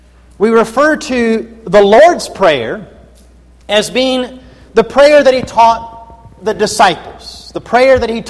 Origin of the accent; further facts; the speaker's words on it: Kentucky, United States; I came from Kentucky, and the people there did not endeavor to watch the Kentucky Wildcats play basketball.